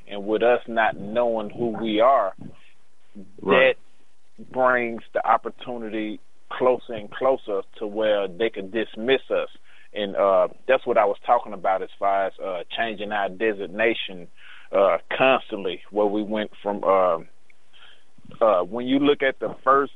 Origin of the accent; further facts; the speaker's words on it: Chattanooga, Tennessee, United States; It's a Tennessee number. You know, I am from Chattanooga, Tennessee.